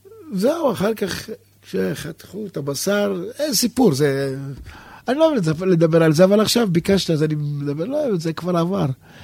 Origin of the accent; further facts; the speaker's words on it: Elifelet, Northern District, Israel; גדלתי במושב בצפון, מושב אליפלט.